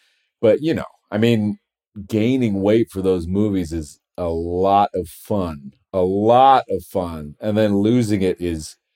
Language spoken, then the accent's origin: English; New York, United States; my whole family's from Houston, Texas, and I was you know, I mean, I grew up in New York